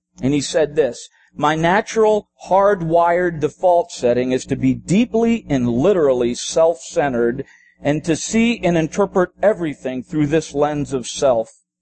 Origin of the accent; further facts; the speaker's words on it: Philippines; I grew up in the Philippines. That helps.